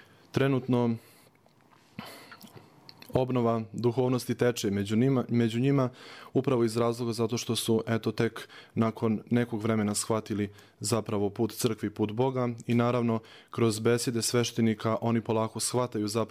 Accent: Banja Luka, Republika Srpska, Bosnia & Herzegovina; pošto sam rodom iz Banja Luke

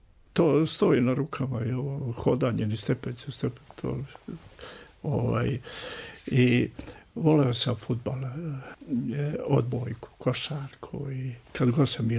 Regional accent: Banja Luka, Republika Srpska, Bosnia & Herzegovina; also born or lived in Kačulica / Čačak / Belgrade; ja ne živim ni u Banja Luci, gdje sam najveći deo života proveo. Ni u Kačulica gdje sam rođen, ni u Čačku gdje sam gimnaziju završio. Ni u Beogradu gdje sam studirao

